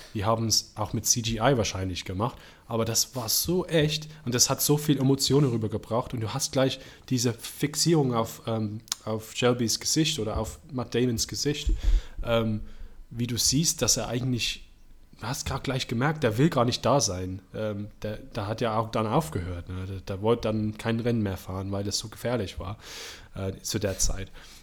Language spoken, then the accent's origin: German; West Midlands, United Kingdom; German is a second language; Das ist eine Stadt, die ist bestimmt 30 Minuten weg von meiner Heimatstadt.